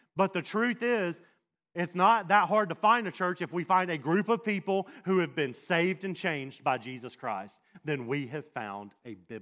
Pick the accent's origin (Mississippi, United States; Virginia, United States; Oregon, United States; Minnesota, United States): Mississippi, United States; Now, I grew up in Mississippi, and the only time I heard the word saint was on a Sunday morning when we were watching the New Orleans Saints play football.